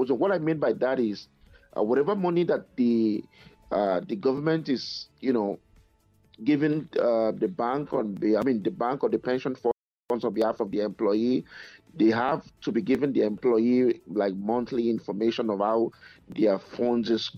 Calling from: Edmonton, Alberta, Canada; Yeah, I'm calling from Edmonton in Canada.

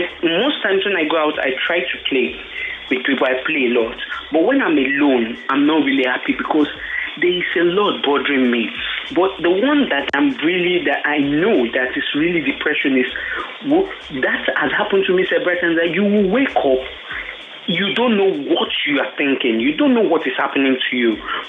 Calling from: Lekki, Lagos, Nigeria; I'm calling from Lekki.

